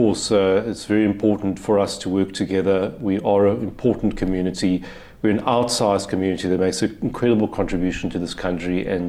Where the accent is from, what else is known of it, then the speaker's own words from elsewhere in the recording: South Africa; Plus the challenges we experience as a South African Jewish community, the fact that the South African government threw our community under a bus